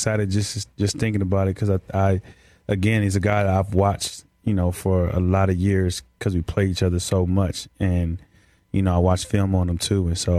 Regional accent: California, United States; they know I'm from Cali.

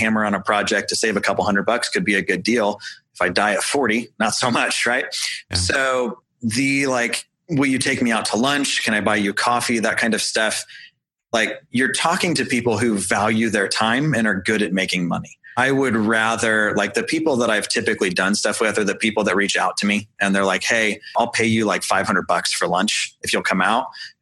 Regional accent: St. Louis, Missouri, United States; So I was from St. Louis.

